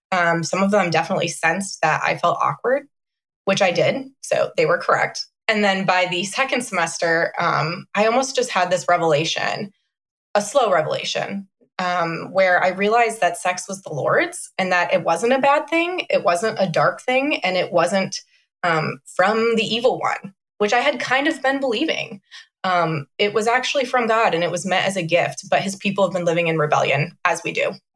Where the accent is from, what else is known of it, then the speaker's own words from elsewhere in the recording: Illinois, United States; I grew up in a Christian home, and I grew up in a really great church. I'm from Chicagoland. My parents still attend that church.